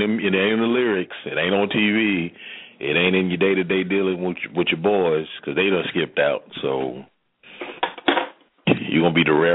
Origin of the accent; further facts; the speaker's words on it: Mississippi, United States; Because I know I grew up in Mississippi